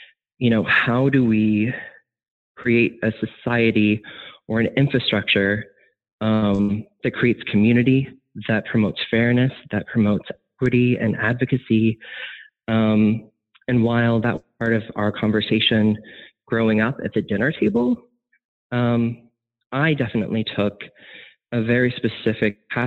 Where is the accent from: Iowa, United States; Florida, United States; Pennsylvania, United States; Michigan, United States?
Iowa, United States; now doing an interview that's based in Des Moines, in my home state, it feels like a very impactful narrative to me